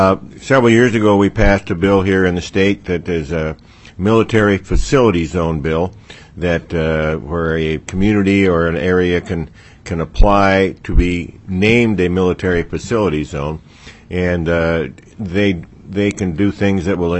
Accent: Fairbanks, Alaska, United States; I'm from Fairbanks, by the way.

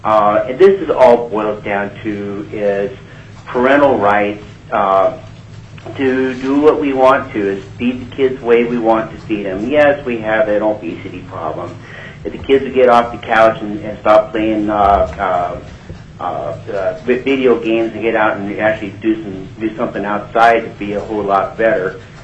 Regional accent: Palmer, Alaska, United States; I'm from Palmer, and I'm speaking for myself.

